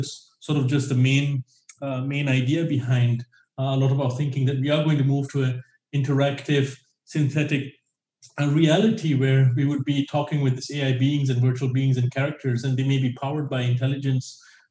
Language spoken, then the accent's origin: English; Singapore; I am Singaporean and I grew up in Singapore, but I have a Middle Eastern look, right?